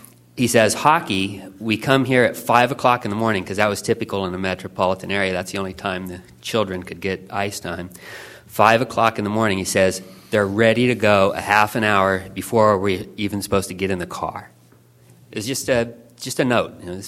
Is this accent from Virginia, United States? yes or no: no; California, United States; I grew up near Berkeley, California, where it was one of the largest ice rinks in California, I think.